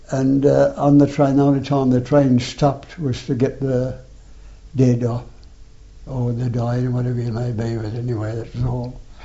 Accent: England, United Kingdom; Have mercy on me, I'm English.

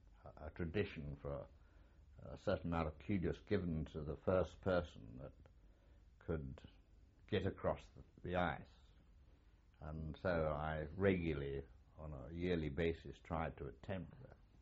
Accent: Watford, East of England, United Kingdom; I grew up in Watford, Castlebury Park Avenue

